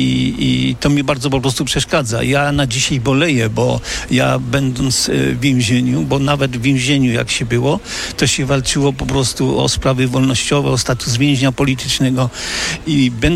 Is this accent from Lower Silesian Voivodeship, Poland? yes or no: no; Chełmiec, Lesser Poland, Poland; also born or lived in Nowy Sącz; Ja pochodzę ze wsi, ja w tej miejscowości, w której dzisiaj mieszkam, czyli Chełmiec, ja tam się urodziłem, potem 35 lat mieszkałem w Nowym Sączu i wróciłem jakby na swoje rodzinne strony